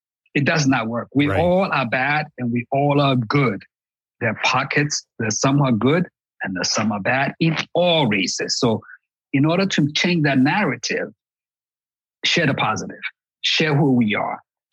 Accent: Ghana; when I was a kid growing up in Ghana, I felt like I was bullied to think that I was ugly.

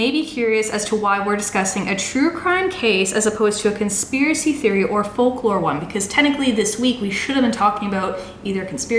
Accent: Canada; What I think as a Canadian who is

